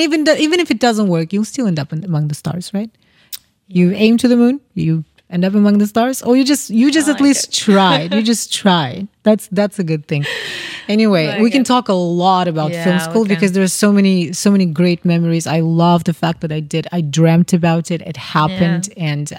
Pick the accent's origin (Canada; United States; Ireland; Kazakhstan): Kazakhstan; I'm from Kazakhstan.